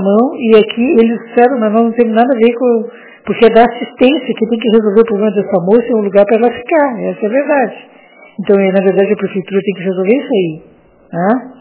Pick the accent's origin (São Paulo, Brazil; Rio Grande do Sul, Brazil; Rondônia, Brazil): Rio Grande do Sul, Brazil; now in Palhoça, Brazil; Eu sou do Rio Grande do Sul. Não trabalhava aqui, eu não sou daqui.